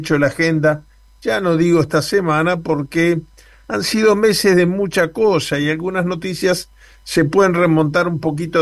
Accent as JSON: {"language": "Spanish", "country": "Uruguay", "said": "uno como uruguayo se tiene que sentir orgulloso"}